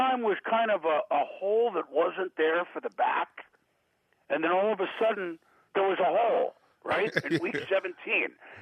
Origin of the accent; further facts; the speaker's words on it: Connecticut, United States; Yeah, I own sweaters. I come from Connecticut.